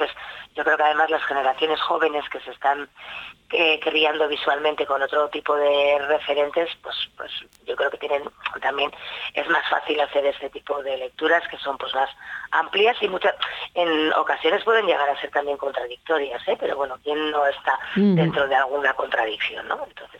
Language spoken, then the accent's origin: Spanish; Navarre, Spain; se presentará en abril en Lizar, que es mi pueblo